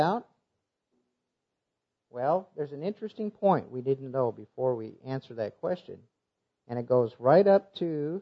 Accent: Iowa, United States; I'm from Northwest Iowa. We don't have Baptists up in Northwest Iowa.

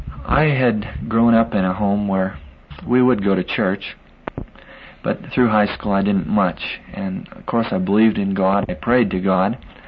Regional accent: Hamilton, Montana, United States; I grew up in Montana in a little town called Hamilton, population about 4,000.

